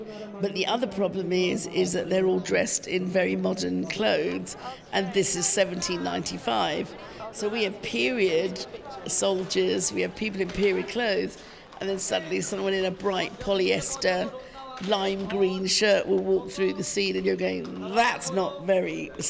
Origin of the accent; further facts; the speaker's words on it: India; The fact that I am Indian goes a long way.